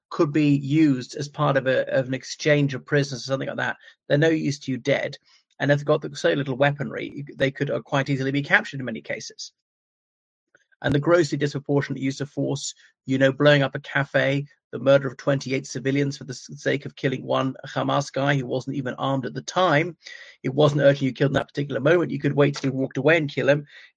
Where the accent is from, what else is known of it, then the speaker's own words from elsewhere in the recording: Ireland; I'm very proud as an Irishman, the Irish government, we've really stepped up to the plate.